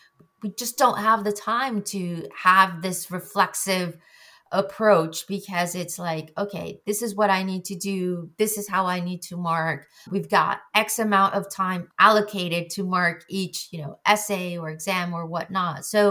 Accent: Mexico; my lived experience of being born and raised in Mexico

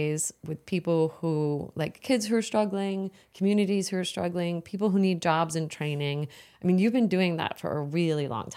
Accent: New Jersey, United States; I grew up in New Jersey, in the suburbs.

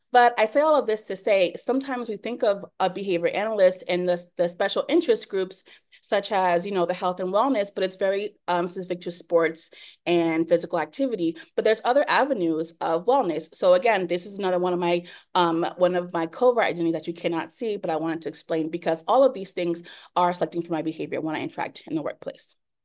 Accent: Florida, United States; I am from South Florida. I'm very proud of that. My whole personality is I'm from Dade County. I'm an HBCU graduate, and I'm Black American, but I also use Spanish as my second language.

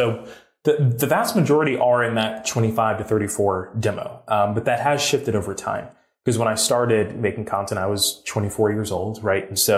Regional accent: Georgia, United States; now in New York City, United States; my dad's from Mississippi. My mom's from Atlanta. I grew up just outside of Atlanta in the suburbs. But like, yeah, I moved to New York City with a suitcase

